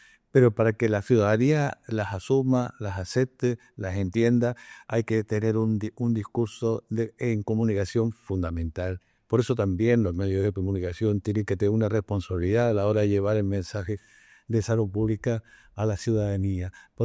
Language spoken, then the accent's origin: Spanish; Canary Islands, Spain; Yo, como soy canario, tengo una virtud, soy canario y por lo tanto vuelo.